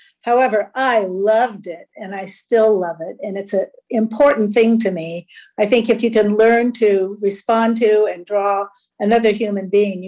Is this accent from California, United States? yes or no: yes; Los Angeles, California, United States; I was 5 years old, and I was growing up in the Los Angeles area, and we moved into a new subdivision that had hardly anybody in it.